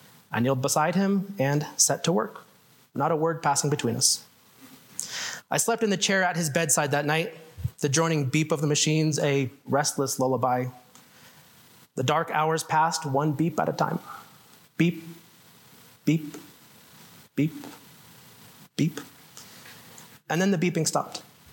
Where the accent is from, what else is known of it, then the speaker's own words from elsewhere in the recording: Greeley, Colorado, United States; I am a writer from Greeley, just a little bit south of here.